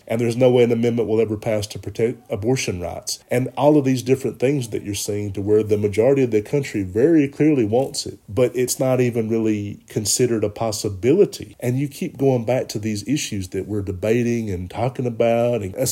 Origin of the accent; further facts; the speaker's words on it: Alabama, United States; now in Los Angeles, United States; All the time growing up in Alabama, I heard, oh my God, Los Angeles, that's Sodom and Gomorrah